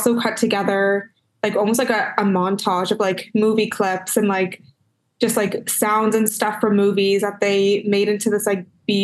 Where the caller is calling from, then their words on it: Toronto, Ontario, Canada; I'm coming from Toronto, Canada.